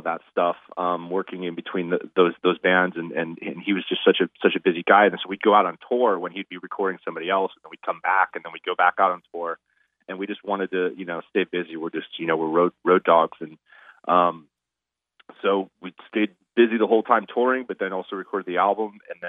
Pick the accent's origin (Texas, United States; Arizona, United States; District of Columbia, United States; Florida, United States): Arizona, United States; Phoenix; because I'm from Phoenix, man. I don't deal with tornadoes.